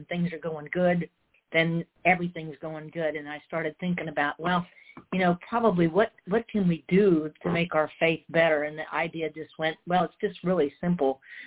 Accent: California, United States; I'm from California, and, we're the crazy state, regard to politics.

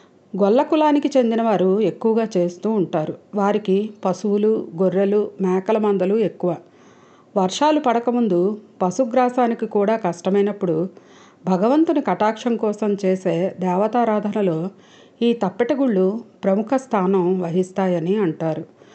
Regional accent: Andhra Pradesh, India; నేనైతే విజయనగరం జిల్లాలో పుట్టి ఒక పల్లెటూరులో, మారుమూల పల్లెటూరులో పుట్టి పెరిగాను

